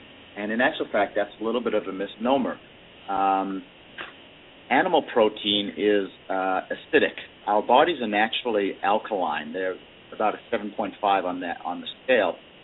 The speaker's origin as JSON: {"language": "English", "country": "South Africa", "tie": "born or raised there", "also_born_or_lived": "Alberta", "moved": "yes", "said": "And growing up in South Africa, you know, there's a lot of meat being eaten there as well. I ate a lot of meat in my childhood."}